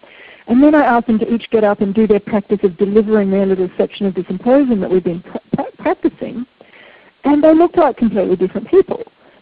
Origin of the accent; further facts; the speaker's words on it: Melbourne, Victoria, Australia; I've been running lots of workshops here in my hometown in Melbourne